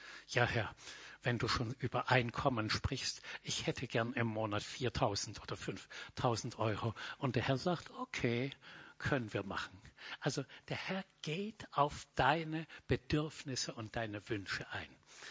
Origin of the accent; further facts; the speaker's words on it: Bavaria, Germany; Ich bin aufgewachsen in Mittelfranken in einem Dorf